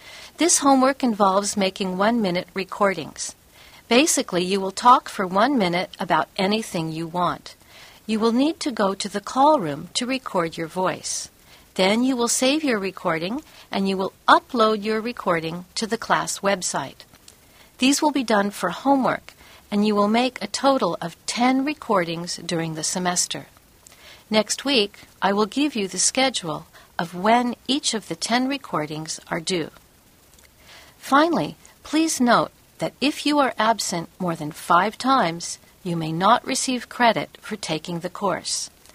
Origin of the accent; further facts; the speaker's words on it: United States; now in Japan; I'm from the United States. I've been living in Japan for 3 years, so I only speak a little Japanese.